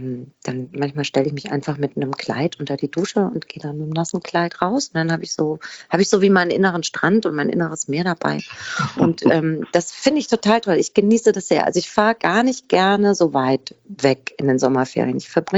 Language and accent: German; Aschaffenburg, Bavaria, Germany; Es erinnert mich an das Theater meiner Heimatstadt Aschaffenburg, wo ich aufgewachsen bin.